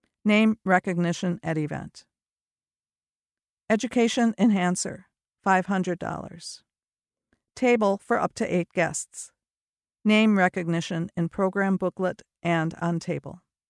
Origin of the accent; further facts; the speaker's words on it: Cambridge, East of England, United Kingdom; moved away as an adult; now in Milwaukee, United States; Having endured 17 Milwaukee winters, I consider myself a true Wisconsinite, but I am originally from Cambridge in the south of England and worked in London's music industry.